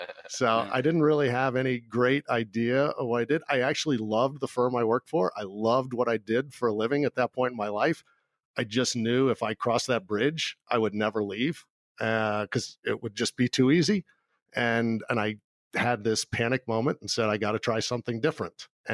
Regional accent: Georgia, United States; I grew up in Georgia, but believe it or not, I actually was a hockey player.

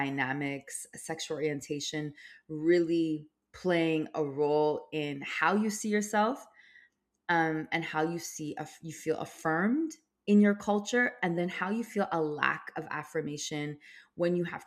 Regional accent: Toronto, Ontario, Canada; also born or lived in Jordan; eventually moving to Jordan, having me, and then my mother and father coming to Canada in the 1980s and growing up in Scarborough and in Regent Park area in Toronto. And growing up in, you know, very disinvested communities.

